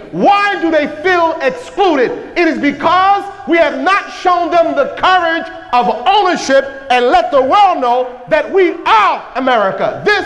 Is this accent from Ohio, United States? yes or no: no; Brooklyn, New York, United States; How come I'm from Brooklyn, New York, and I went to Palestine?